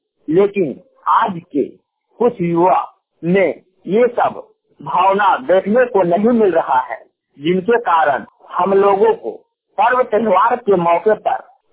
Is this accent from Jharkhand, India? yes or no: yes; Jharkhand, India; Post बादम, थाना बैका गाँव, जिला हजारीबाग, राज्य झारखंड के निवासी हूँ।